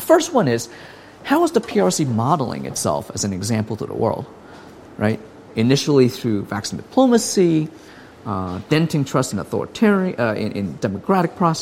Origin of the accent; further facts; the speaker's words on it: Hong Kong; I'm actually from this part of the world. I was born and raised in Hong Kong, actually. I grew up in the city in the 80s